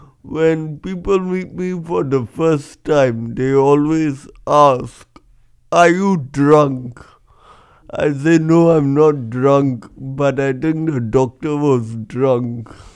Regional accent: Singapore; So yeah, I'm from Singapore.

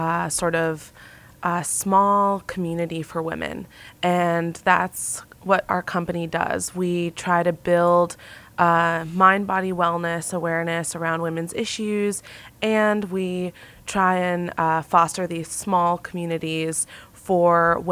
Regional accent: Boston, Massachusetts, United States; Well, I'm from Boston

